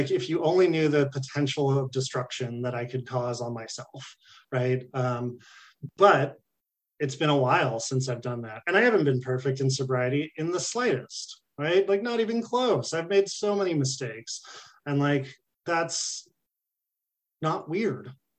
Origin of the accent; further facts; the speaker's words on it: California, United States; I'm from California. I've never seen that shit.